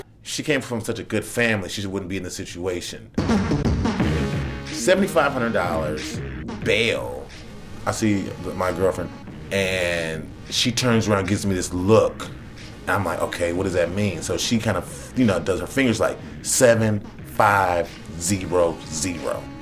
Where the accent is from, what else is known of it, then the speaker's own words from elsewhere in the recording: Chicago, Illinois, United States; I'm not from New York. I'm from Chicago.